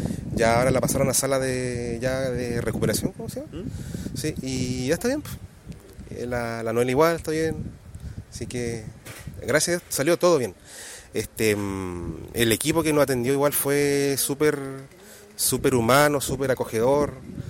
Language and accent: Spanish; Puerto Montt, Los Lagos, Chile; Y bueno, yo soy de Puerto Montt.